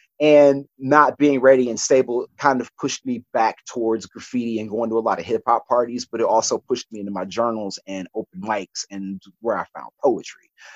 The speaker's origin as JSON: {"language": "English", "country": "United States", "tie": "born or raised there", "said": "at that point, was growing up in the South suburbs in a 50-50 integrated grade school, black and white."}